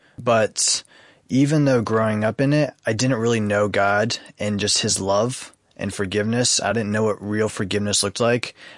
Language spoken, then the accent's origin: English; Miami, Florida, United States; born there; I was born in 1991 in Miami, Florida.